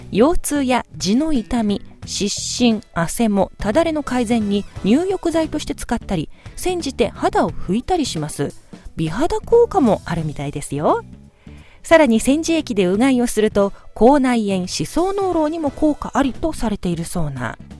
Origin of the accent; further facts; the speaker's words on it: Gunma, Japan; 私のふるさと群馬県のね